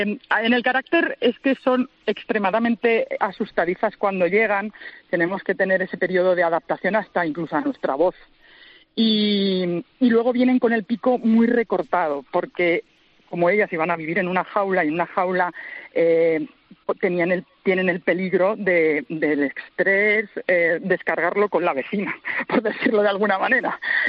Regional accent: Casas de Ves, Castilla-La Mancha, Spain; hace 5 años, ya en julio va a ser 5 años, que por circunstancias de la vida regresé a mi pueblo, a Casas de Bes

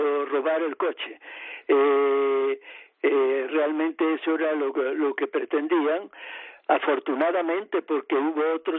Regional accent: Castile and León, Spain; born there; now in Vigo, Spain; Yo nací en El Bierzo, pero uh-huh. ahora estoy en Vigo porque tengo una hija aquí establecida.

